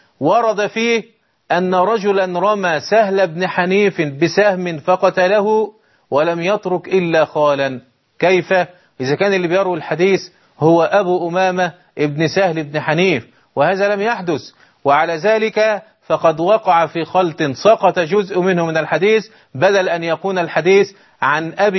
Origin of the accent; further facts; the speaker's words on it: Egypt; فعلى المعمول به عندنا في مصر